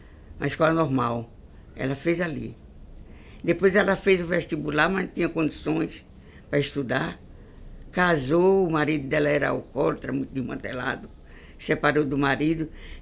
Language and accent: Portuguese; Maracaípe, Pernambuco, Brazil; born there; A gente saía de Maracaípe, que foi onde eu nasci